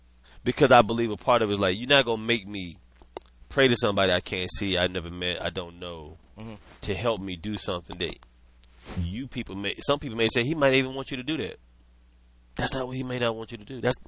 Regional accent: the South, United States; I'm from the South. So people say that's the Bible Belt.

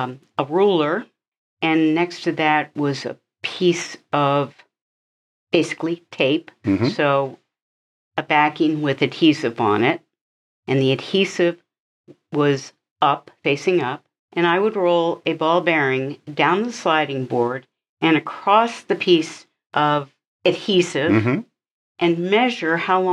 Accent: Maryland, United States; I grew up in Maryland, but my dad's first company, and it was actually a company his dad had started, it set up its manufacturing in York.

